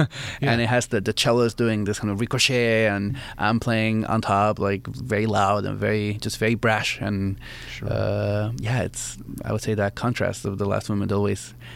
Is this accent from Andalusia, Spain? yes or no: no; Balearic Islands, Spain; I played the first movement of this piece back in my hometown of Mallorca, of Spain.